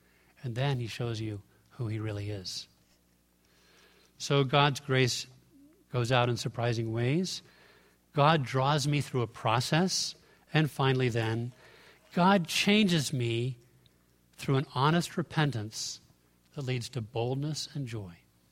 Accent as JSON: {"language": "English", "region": "Connecticut", "country": "United States", "tie": "born or raised there", "said": "My church growing up in Connecticut was a church that the IBM fortune built."}